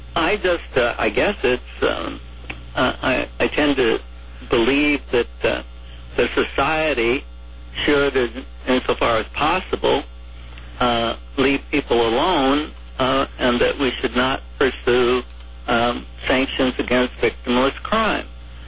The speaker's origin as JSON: {"language": "English", "region": "Arizona", "country": "United States", "tie": "born or raised there", "said": "For instance, in Arizona, my home state, it's impossible"}